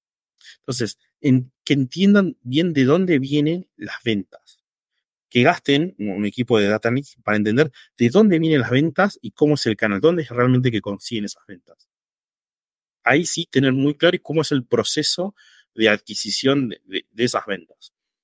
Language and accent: Spanish; Bahía Blanca, Buenos Aires Province, Argentina; yo soy de Bahía Blanca